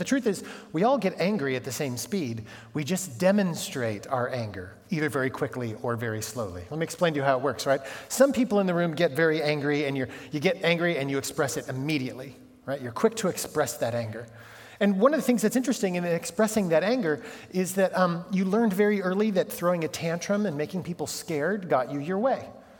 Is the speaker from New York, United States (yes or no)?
no; California, United States; because I'm from California, you have to put sugar on strawberries.